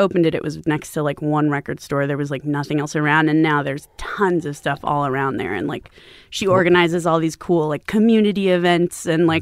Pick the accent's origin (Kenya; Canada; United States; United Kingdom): United States; Phoenix, Arizona; Yeah, that's where I'm from.